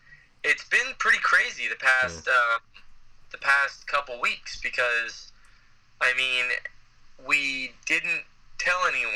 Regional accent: Canada; as a Canadian, has to be Snowguard

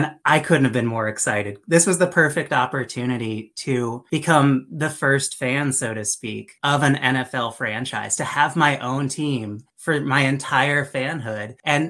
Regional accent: Alaska, United States; I grew up in Alaska. So there isn't a lot going on in the town that I grew up in. There were 800 people. It was 100 miles to the next town.

